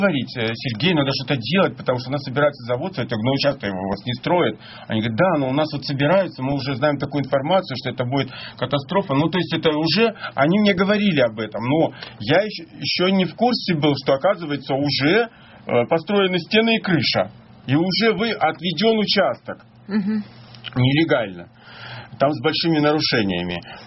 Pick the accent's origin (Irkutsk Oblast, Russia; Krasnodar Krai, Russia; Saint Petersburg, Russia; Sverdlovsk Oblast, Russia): Irkutsk Oblast, Russia; Kultuk; born there; Я родился на Байкале именно в этом месте, в Култуке.